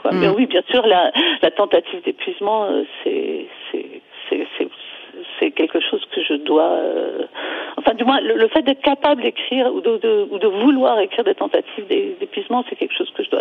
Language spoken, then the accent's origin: French; France; moi je suis française